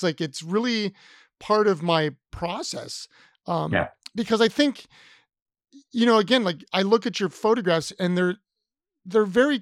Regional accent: Ohio, United States; but like, I come from Ohio, and we have like great museums up there.

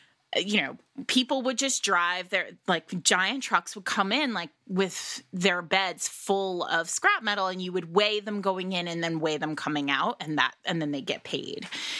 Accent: Rhode Island, United States; So I grew up in Rhode Island, and my actual last name is extremely Italian, and my father is Italian, Italy Italian

